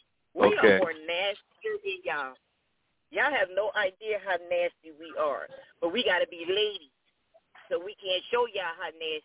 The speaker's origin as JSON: {"language": "English", "town": "Linden", "region": "New Jersey", "country": "United States", "said": "I'm from Linden. Linden."}